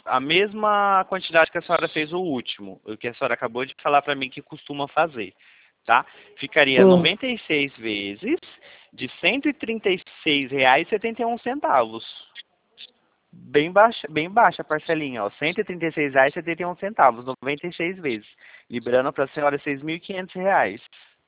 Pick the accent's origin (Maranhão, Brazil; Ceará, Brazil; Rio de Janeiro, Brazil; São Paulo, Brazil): São Paulo, Brazil; Presidente Prudente; eu sou de Presidente Prudente interior de São Paulo